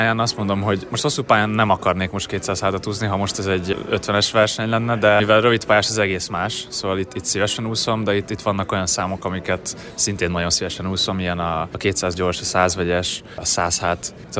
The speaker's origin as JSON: {"language": "Hungarian", "country": "Hungary", "said": "valóban magyar közönség előtt a legjobb magyarként úszni"}